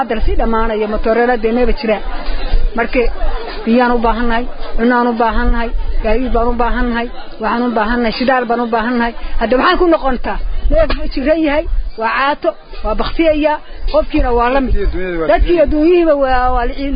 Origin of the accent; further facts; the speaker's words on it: Mudug, Somalia; waxaan ka nimi mudug baan ka nimi kalkacay